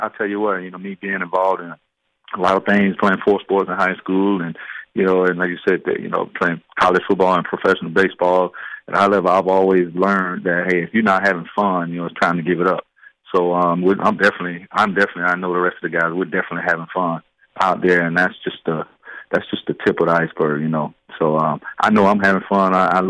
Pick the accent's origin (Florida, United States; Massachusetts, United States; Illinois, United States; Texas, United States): Florida, United States; Tampa; I tell you what, growing up in Tampa, I remember back in the day